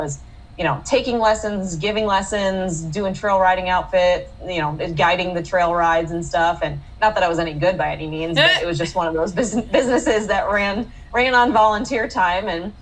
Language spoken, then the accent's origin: English; Michigan, United States; now in Arizona, United States; So I grew up in Michigan, kind of suburbs of Detroit, and there's not much horse stuff in that specific area.